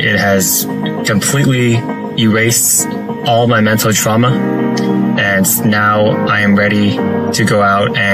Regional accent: Toronto, Ontario, Canada; I'm from Toronto. I'm Asian, half Chinese, half Vietnamese.

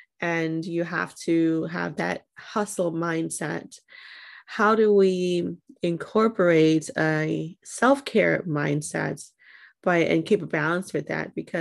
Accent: New York, United States; I mean, I grew up in New York, so we weren't even told that, we weren't even told about the Taínos.

